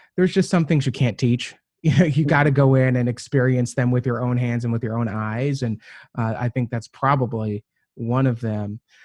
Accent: Kenosha, Wisconsin, United States; I'm African-American. I'm an LGBTQ citizen. I'm from Kenosha

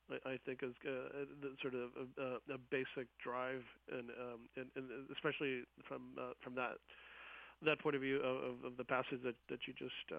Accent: Texas, United States; now in Seattle, United States; I grew up Mexican Catholic in South Texas, like I mentioned, and you know, moving to Seattle, it was a journey of reinvention for me.

